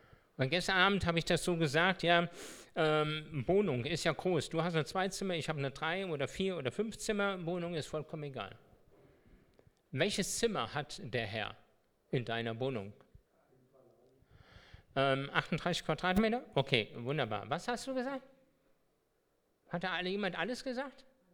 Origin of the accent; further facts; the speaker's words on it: Hesse, Germany; Ich bin jetzt aus Hessen und ja. Ist vielleicht ein bisschen anders. Ich bin eben Hesse, ne?